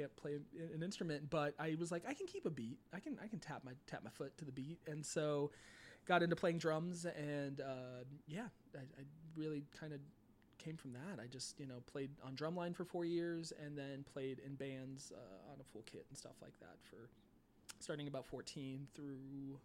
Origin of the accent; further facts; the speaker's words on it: Phoenix, Arizona, United States; also born or lived in Tucson; I was, yeah. I born and raised in Phoenix. I lived in Tucson for a couple of years, but I've spent all of my 30 years of existence in the state of Arizona, and 28 of which specifically in Phoenix, West Phoenix.